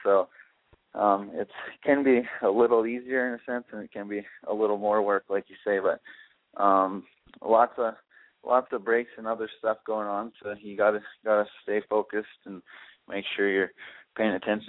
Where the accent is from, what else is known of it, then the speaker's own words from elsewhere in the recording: Prince Albert, Saskatchewan, Canada; up here in Prince Albert for my hometown